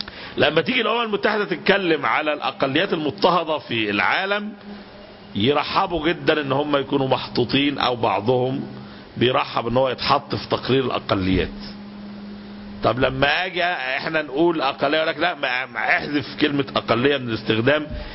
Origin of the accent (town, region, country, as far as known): Egypt